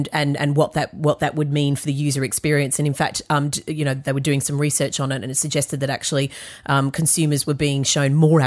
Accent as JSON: {"language": "English", "country": "Australia", "tie": "born or raised there", "lives_now": "United Kingdom", "said": "And I grew up in Australia."}